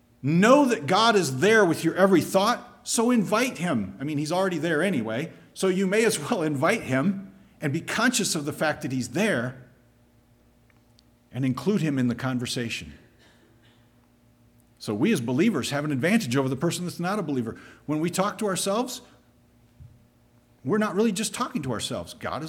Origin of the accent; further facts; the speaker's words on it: United States; I'm an American. I'm all about independence. We celebrate Independence Day.